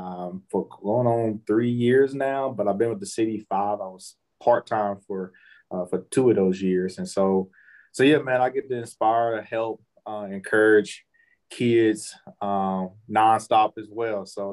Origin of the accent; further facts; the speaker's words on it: Louisville, Kentucky, United States; also born or lived in Cincinnati; now in Bowling Green, United States; I'm originally from Louisville. I grew up in Louisville for quite some time. Well, take that back. I'm really from Cincinnati, Ohio, but I lived in Louisville.